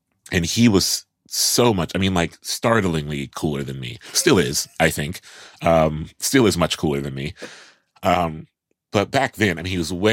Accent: Columbus, Ohio, United States; because when I'm in my hometown, when I'm in Columbus, I'm reminded that, you know, I don't know if I was bad then.

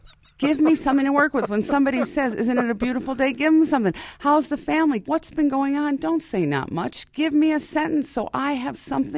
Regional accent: Buffalo, New York, United States; but I grew up in Buffalo, New York. That's also where I went to school, the University of Buffalo.

